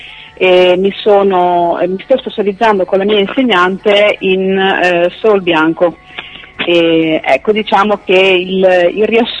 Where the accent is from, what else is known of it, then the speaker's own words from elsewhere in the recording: Padua, Veneto, Italy; io canto molto nella mia zona, che io sono di Padova